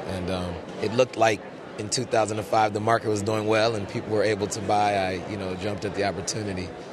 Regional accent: New Carrollton, Maryland, United States; I'm from New Carrollton, Maryland.

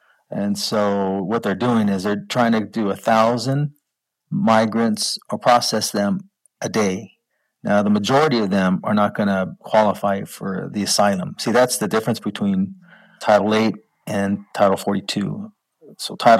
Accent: Biloxi, Mississippi, United States; born there; But my dad was in the military, and that's how I was born at Keesler Air Force Base, Biloxi, Mississippi.

